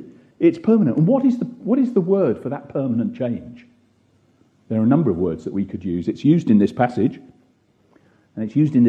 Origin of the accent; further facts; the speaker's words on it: United Kingdom; we're British, so when we're set free, we say, thank you very much indeed